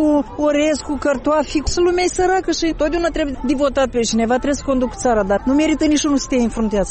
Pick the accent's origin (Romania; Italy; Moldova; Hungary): Moldova; spuneți-le lor să nu uite că noi suntem moldoveni și trebuie să ne apărăm țara.